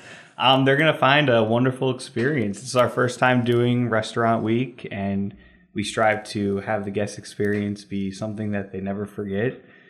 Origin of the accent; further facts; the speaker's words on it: Woodstock, New York, United States; also born or lived in Los Angeles; Well, I mean, I recently moved here from Los Angeles. I'm from Woodstock, like I said